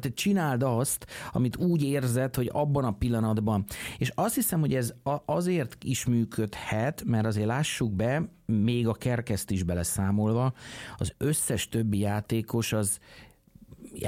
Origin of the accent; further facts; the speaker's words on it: Hungary; És aztán mondtam nekik, hogy hát mi Magyarországról jöttünk